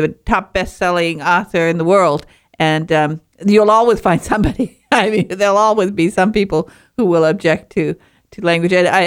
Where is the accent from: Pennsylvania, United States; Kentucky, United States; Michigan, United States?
Michigan, United States; Yeah, I come from Northern Michigan. And and so that was a favorite pie up there because of course we grew the most wonderful strawberries.